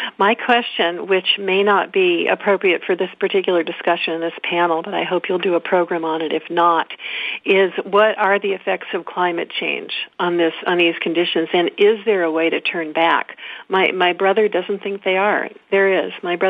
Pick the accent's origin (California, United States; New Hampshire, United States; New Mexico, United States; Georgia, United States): California, United States; moved away as an adult; now in Newton, United States; I'm from California. I was born there. I moved here 13 years ago after quite a long life there.